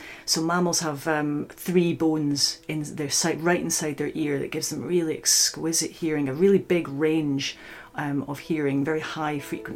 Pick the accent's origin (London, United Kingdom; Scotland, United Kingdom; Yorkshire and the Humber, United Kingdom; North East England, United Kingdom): Scotland, United Kingdom; now in Oxford, United Kingdom